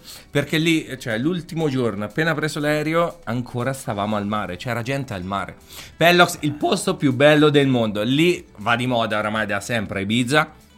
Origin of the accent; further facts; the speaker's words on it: Perugia, Umbria, Italy; noi siamo di Perugia